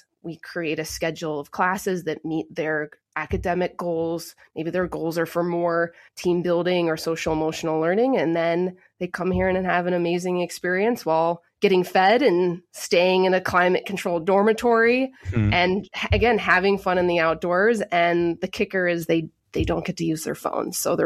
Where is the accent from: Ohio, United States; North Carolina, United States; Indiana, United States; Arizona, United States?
Ohio, United States; also born or lived in California / Louisiana / Georgia; Originally from Northeast Ohio, bopped around a little bit in California, Louisiana, and Georgia post-college, and then, you know, landed here 16 years ago